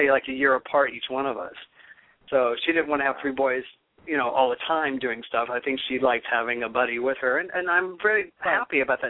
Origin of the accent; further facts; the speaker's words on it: Canton, Ohio, United States; And I grew up in Canton, Ohio, which is the Pro Football Hall of Fame city, you know, very, very Midwest, very blue collar, very right wing overall.